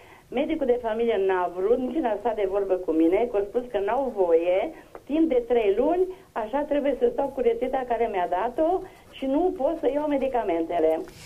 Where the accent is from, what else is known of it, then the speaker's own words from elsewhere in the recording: Sighișoara, Mureș County, Romania; eu sunt de la Sighișoara.